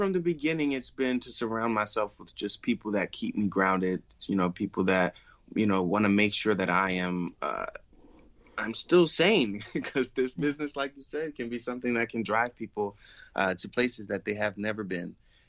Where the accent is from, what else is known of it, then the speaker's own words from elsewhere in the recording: Philadelphia, Pennsylvania, United States; Growing up in North Philly, a lot of people may not know, but it's such a mixing pot of so many different people and cultures and stuff like that.